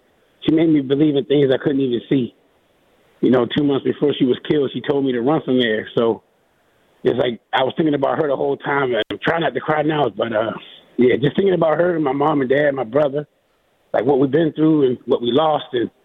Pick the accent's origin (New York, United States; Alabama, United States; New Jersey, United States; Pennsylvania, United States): Pennsylvania, United States; Aliquippa; can go from the streets of Aliquippa on the hill, 6th Avenue, to being on the national stage saying I'm from Aliquippa, Pennsylvania.